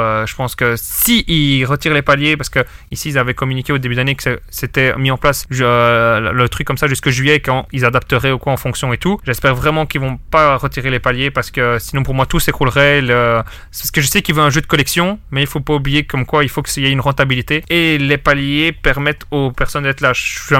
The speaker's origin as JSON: {"language": "French", "country": "Belgium", "said": "chez nous en Belgique"}